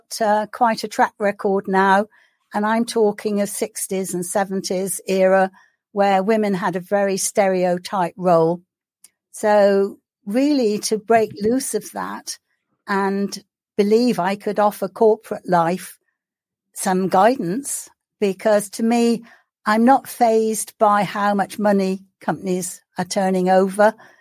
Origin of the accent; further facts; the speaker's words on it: India; born there; Well, I was born in India, and for the first 7 years of my life, I had no formal education.